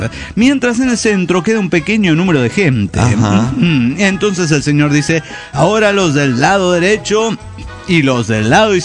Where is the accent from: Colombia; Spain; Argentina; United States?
United States; New Jersey; de New Jersey.